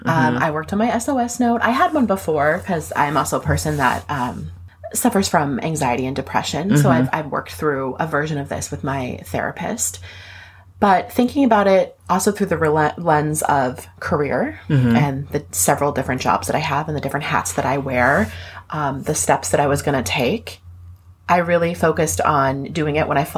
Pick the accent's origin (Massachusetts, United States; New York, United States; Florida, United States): Florida, United States; I grew up in Florida. We have hurricane season.